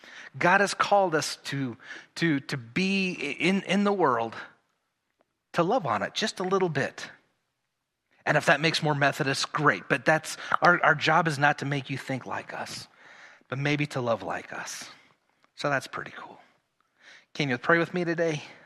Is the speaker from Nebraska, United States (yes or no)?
yes; Nebraska, United States; I grew up in Nebraska in the middle of the country, and I drew a picture of a giant teepee.